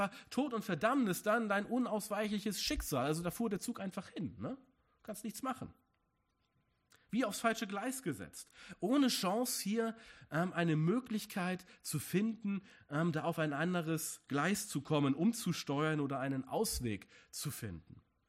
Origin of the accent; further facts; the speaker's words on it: Hamburg, Germany; Ich bin als Kind in meiner Heimatstadt Hamburg immer gerne U-Bahn gefahren.